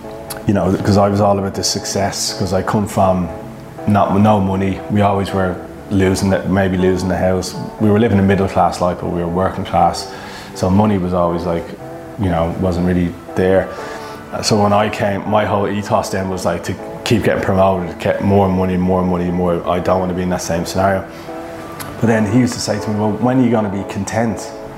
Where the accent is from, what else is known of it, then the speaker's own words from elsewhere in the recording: Dublin, Leinster, Ireland; moved away as an adult; now in Australia; Coming from Dublin, where I'm from